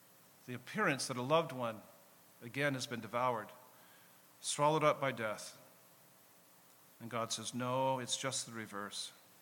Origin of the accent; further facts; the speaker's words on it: Nebraska, United States; I was raised in Nebraska, and we had tornadoes.